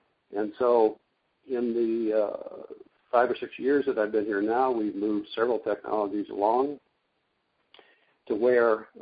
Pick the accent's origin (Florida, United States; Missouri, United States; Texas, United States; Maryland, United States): Missouri, United States; St. Louis; Fortunately, I was in St. Louis, my hometown at the time